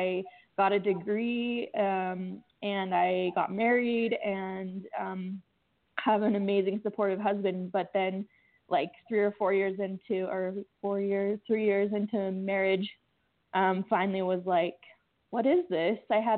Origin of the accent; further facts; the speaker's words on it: Mountain West, United States; So I am from the Rocky Mountains in the Mountain West, and I grew up here.